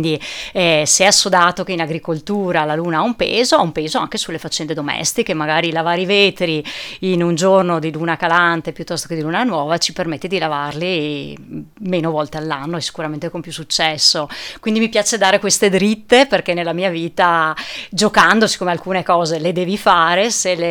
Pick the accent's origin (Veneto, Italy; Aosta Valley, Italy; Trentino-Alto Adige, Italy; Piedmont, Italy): Veneto, Italy; Vallada Agordina; Io sono di Vallada, Gordina, poi nell'esodo degli anni 80 trasferita a Belluno